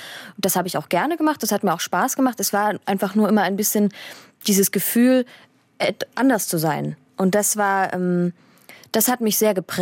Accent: Dresden, Saxony, Germany; So, und jetzt komme ich aus Dresden.

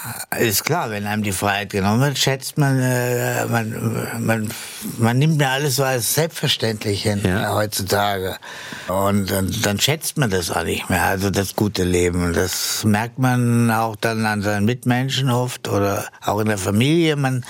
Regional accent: Munich, Bavaria, Germany; now in Mallorca, Spain; als Münchner, ich bin ja dann in München, wir sind dann nach München gezogen.

